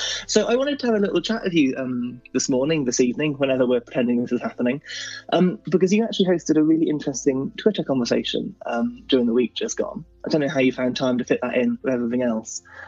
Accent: South West England, United Kingdom

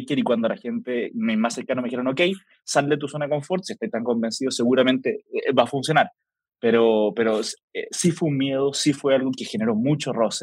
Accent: Santiago, Santiago Metropolitan Region, Chile; Chileno, nacido y criado en Santiago de Chile, que es la capital de Chile.

